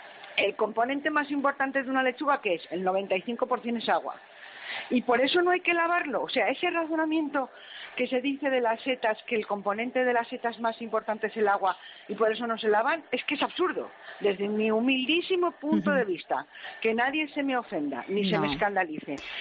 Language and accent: Spanish; Soria, Castile and León, Spain; soy de Soria, entonces en Soria no concebimos que las setas no se lave.